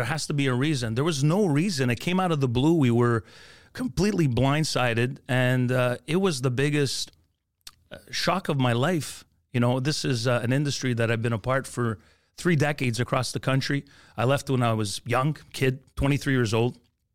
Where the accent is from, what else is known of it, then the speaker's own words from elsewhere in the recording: Montreal, Quebec, Canada; I grew up in the East End, Rosemont, near the Olympic Stadium, moved to Montreal North, had to work on getting rid of my accent if I really wanted to be taken seriously at the time in radio.